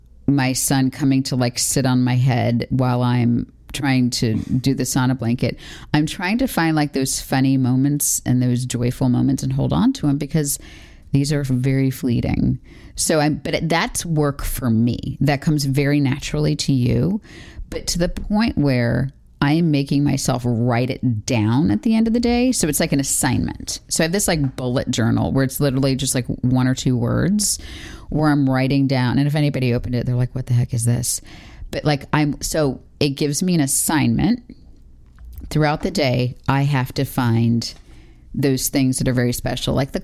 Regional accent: Florida, United States; So my family's in Florida. I grew up in Florida.

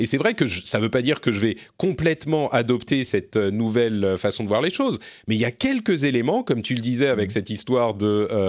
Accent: France; des principes qui fonctionnent chez nous en France.

